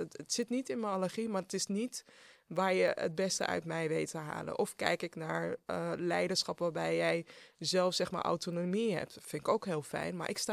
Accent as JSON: {"language": "Dutch", "country": "Netherlands", "tie": "born or raised there", "said": "Ik heb Ghanese roots. Ik ben in Nederland geboren en getogen."}